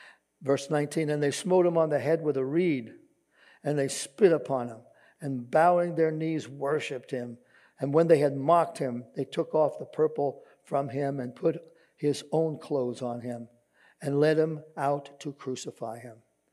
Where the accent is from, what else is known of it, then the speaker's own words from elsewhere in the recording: Ireland; being Irish as I am, it's one of those parades I really love. And I look forward to seeing my countrymen walking up and down Fifth Avenue there.